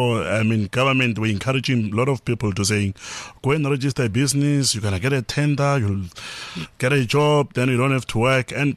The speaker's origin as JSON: {"language": "English", "region": "Limpopo", "country": "South Africa", "tie": "born or raised there", "said": "Yeah, so growing up in Limpopo really made me who I am today."}